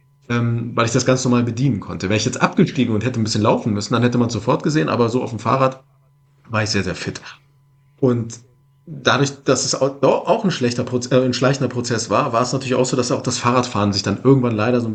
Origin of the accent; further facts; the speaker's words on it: Hildesheim, Lower Saxony, Germany; Ich komme ja aus Hildesheim